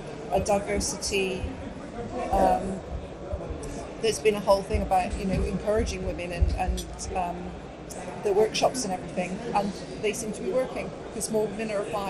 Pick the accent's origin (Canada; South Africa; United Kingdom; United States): United Kingdom; I'm from the UK. I live in Kent, which is just southeast of London.